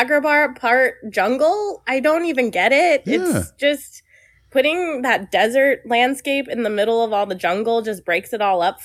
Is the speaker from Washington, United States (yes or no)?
no; Colorado, United States; I grew up in Colorado.